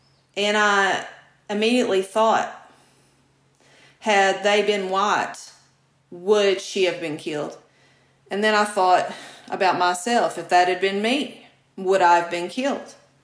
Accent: Kentucky, United States; It was right here in my home state of Kentucky.

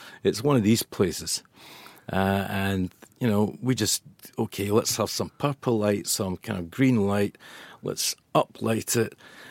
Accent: Scotland, United Kingdom; And even being Scottish, we weren't Glasgow, we weren't Edinburgh.

